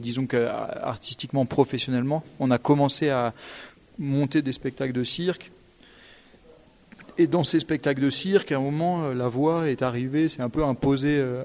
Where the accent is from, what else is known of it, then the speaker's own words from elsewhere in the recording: Vaour, Occitanie, France; On vient du Tarn, on vient de Vaourd, un petit village dans le Tarn.